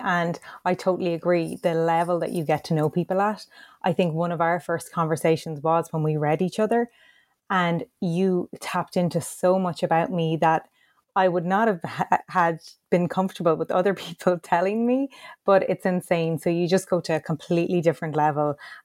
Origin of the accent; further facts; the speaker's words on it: Ireland; So I'm from Ireland